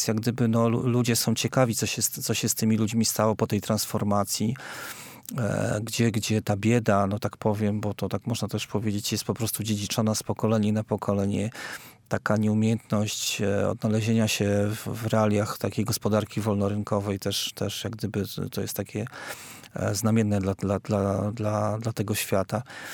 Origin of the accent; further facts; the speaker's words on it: Jeziorany, Warmian-Masurian Voivodeship, Poland; Tak, ja pochodzę w ogóle z Jezioran, to jest takie małe miasto na Warmii.